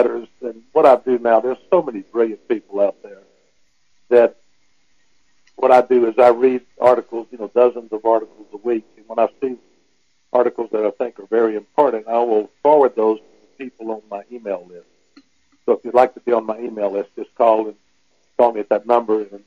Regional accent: New Mexico, United States; Well, I'm from New Mexico

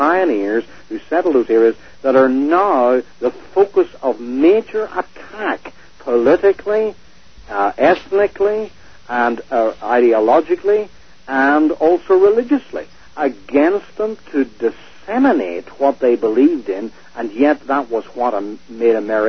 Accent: Northern Ireland, United Kingdom; I come from Northern Ireland.

